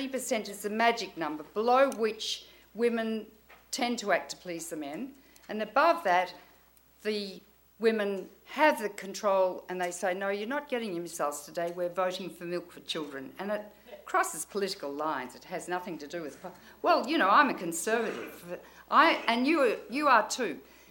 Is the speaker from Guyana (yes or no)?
no; Australia; I'm Australian, I'm allowed to say that.